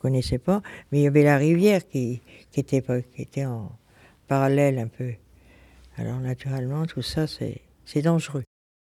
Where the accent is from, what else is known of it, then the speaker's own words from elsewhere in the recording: Paris, Île-de-France, France; Parisienne, oui, je suis parisienne, oui. Mais non, mais mes parents sont d'ici, par contre.